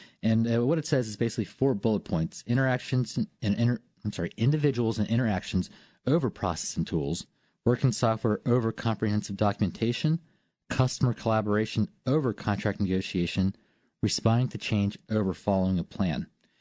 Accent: Virginia, United States; also born or lived in Taiwan / Canada; Well, I was born in Taiwan and had a few years in Canada, but kind of identify myself as Virginia.

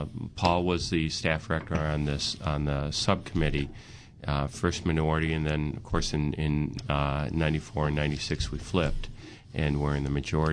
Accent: Ohio, United States; Well, it was John Glenn, Senator Glenn from Ohio, my home state.

